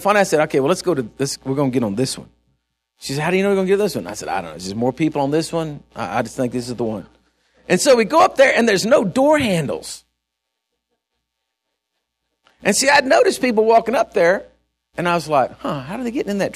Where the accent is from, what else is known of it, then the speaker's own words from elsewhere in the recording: Texas, United States; And I said, I'm from Texas. I'm lost. Don't know where I'm going.